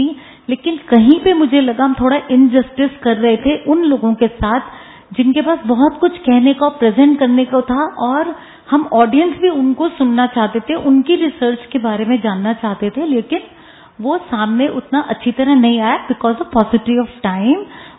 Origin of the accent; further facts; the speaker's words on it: Delhi, India; मैं दिल्ली से हूँ, द्वारका सेक्टर 7 से